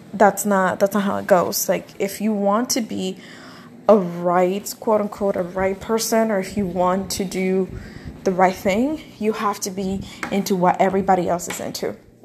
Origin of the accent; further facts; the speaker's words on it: Florida, United States; So it was the first thing we started talking, and they're just like, oh my god, where are you from? because we're from Florida.